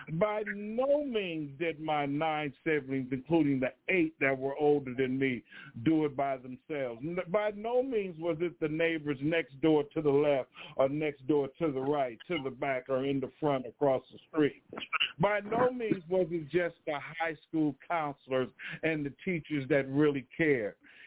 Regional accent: Oakland, California, United States; I'm a student of Dr. Huey P. Newton and the Panthers right there in my home city up the freeway in West Oakland, California.

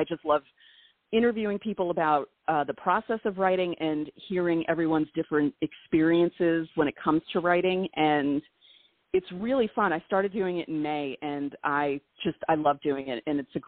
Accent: New York, United States; I mean, I was born in Manhattan but raised in the suburbs. I live in Rockland County

